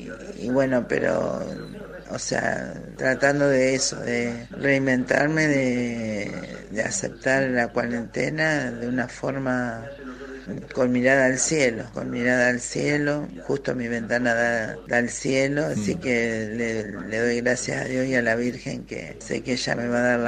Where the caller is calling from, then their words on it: Santa Fe, Argentina; de Santa Fe.